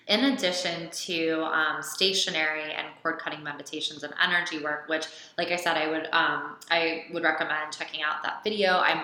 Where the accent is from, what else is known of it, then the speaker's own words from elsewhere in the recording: New York City, New York, United States; or I'm a New Yorker. I always said that, you know?